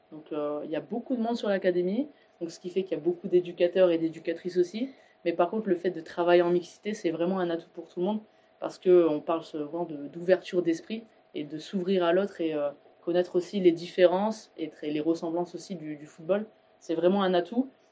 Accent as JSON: {"language": "French", "region": "Hauts-de-France", "country": "France", "said": "que j'ai, moi, que je viens du Nord. Parce que dans le Nord, on est, on va dire, sur ce côté un peu combattant. Enfin, moi, mon grand-père était mineur, donc j'ai eu toujours ça dans le sang."}